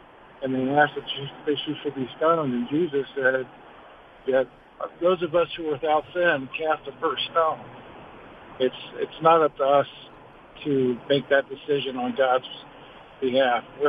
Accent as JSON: {"language": "English", "town": "Cincinnati", "region": "Ohio", "country": "United States", "said": "I'm from Cincinnati, Ohio."}